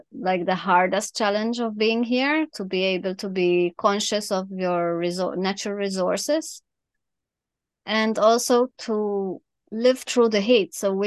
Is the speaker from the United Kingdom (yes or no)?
no; Malta; also born or lived in Germany; But I'm also from Malta, so I'm kind of used to the hot climate.